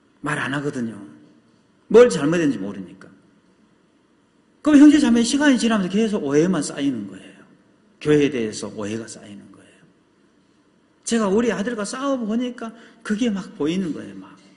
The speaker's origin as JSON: {"language": "Korean", "town": "Sinan", "region": "South Jeolla", "country": "South Korea", "said": "저희 어머니가 전라남도 신안군이 저희 고향인데 거기서 배를 타고 목포에 나오면 1시간 돼요"}